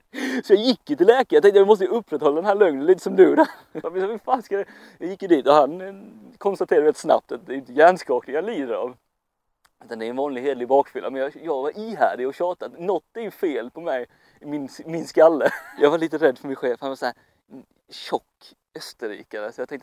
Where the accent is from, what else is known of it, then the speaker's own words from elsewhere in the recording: Halland County, Sweden; Jag är från Halland, vi säger inte är.